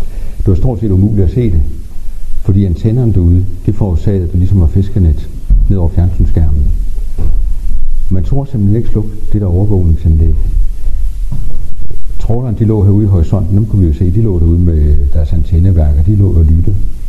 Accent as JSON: {"language": "Danish", "region": "North Denmark Region", "country": "Denmark", "said": "Ja, det er sådan, at jeg er gammel vendelbo. Min familie har boet i århundreder heroppe"}